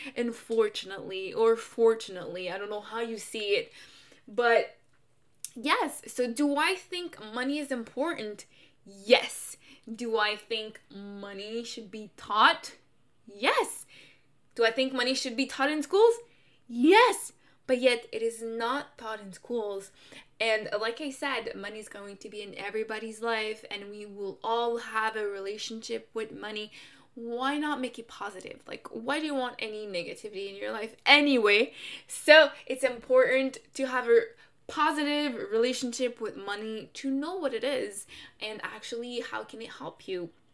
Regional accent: Canada; I just turned 25, so happy birthday to you. Thank you. And I am Canadian.

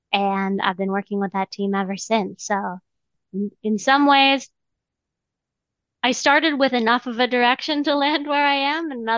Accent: Ohio, United States; I'm from Ohio, and so we would take the long drive every summer and spend 2 weeks in the Old Forge area.

